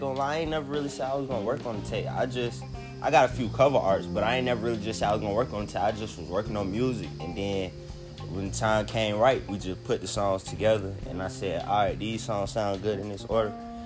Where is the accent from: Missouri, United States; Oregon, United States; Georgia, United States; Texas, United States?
Georgia, United States; Stone Mountain; Yeah, I'm from Mountain. Like, you feel me? I grew up right there. I'm from Redan Road.